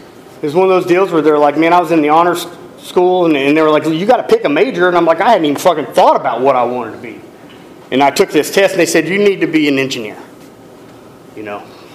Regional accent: Broken Arrow, Oklahoma, United States; You know, I grew up in Broken Arrow

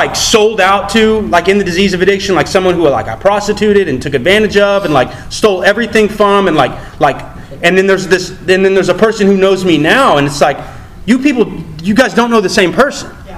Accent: Tulsa, Oklahoma, United States; I was in Kansas City and I met someone there, and I told them that I was from Tulsa

